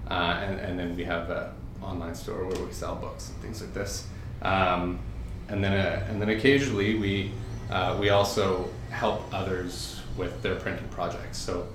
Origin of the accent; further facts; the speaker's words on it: Vancouver, British Columbia, Canada; Myself, along with Kellen Cardle, we're both from Vancouver, and we both went to Emily Carr University.